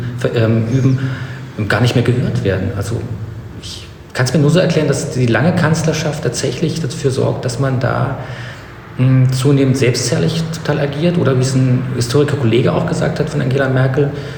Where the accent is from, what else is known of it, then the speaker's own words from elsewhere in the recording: East Germany, Germany; ich bin in der DDR groß geworden